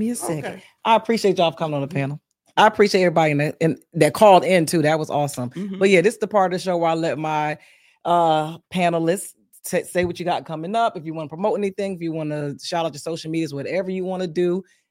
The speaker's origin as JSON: {"language": "English", "town": "Bristol", "region": "Pennsylvania", "country": "United States", "tie": "born or raised there", "said": "if you're from my hometown of Bristol, Pennsylvania, my nonprofit, Evelyn Joys, will be having our third annual Wearing a Coat Drive."}